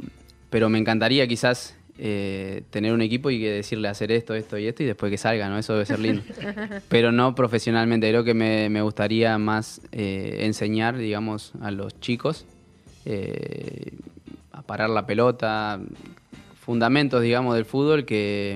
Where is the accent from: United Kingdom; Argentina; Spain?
Argentina; moved away; vivimos en un país, bueno, yo hace varios años que no vivo, pero me siento muy argentino.